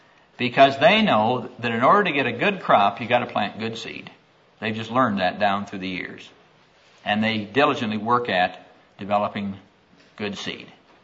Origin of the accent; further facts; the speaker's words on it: Iowa, United States; And growing up in Iowa, I observed something.